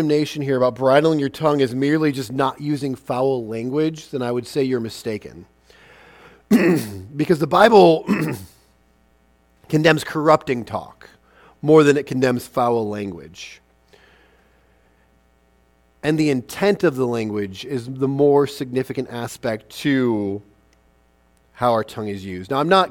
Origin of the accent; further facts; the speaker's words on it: Midwest, United States; but I grew up in the Midwest, and what I've learned of Midwest nice is often it's partnered with a heavy layer of sarcasm